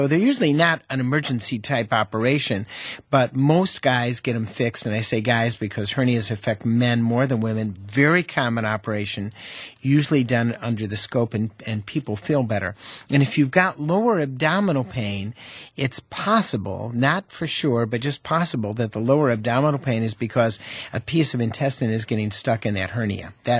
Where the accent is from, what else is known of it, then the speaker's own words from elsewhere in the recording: Wisconsin, United States; I mean, I'm from Wisconsin.